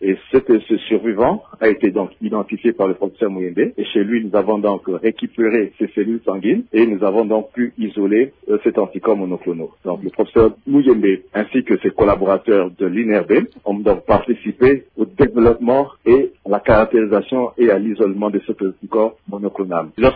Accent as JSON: {"language": "French", "country": "DR Congo", "said": "en tant que Congolais"}